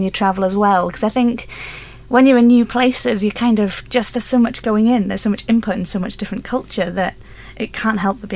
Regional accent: Edale, East Midlands, United Kingdom; And I'm from Edale, just over the hill, so the Hope Valley in Edale always creeps in as well.

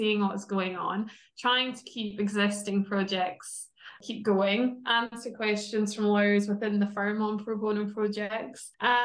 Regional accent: Glasgow, Scotland, United Kingdom; So I'm not American. You can probably tell that from my accent. I'm from Glasgow.

